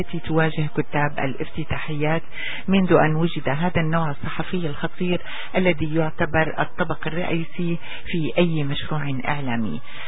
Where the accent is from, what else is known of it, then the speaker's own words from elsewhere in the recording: Syria; في بلدنا سوريا